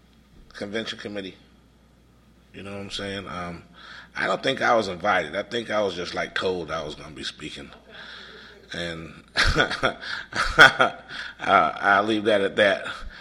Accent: Connecticut, United States; from Connecticut.

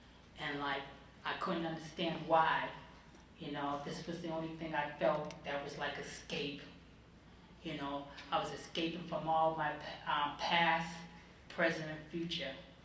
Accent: Boston, Massachusetts, United States; I'm from Boston, Mass, the Boston area.

